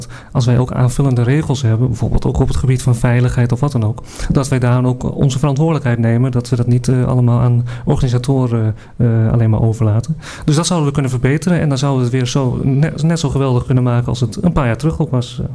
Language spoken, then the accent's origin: Dutch; Vaassen, Gelderland, Netherlands; ik kom zelf ook uit Vaassen, dus ik kan het ook zeker niet laten onderdoen voor Epe natuurlijk.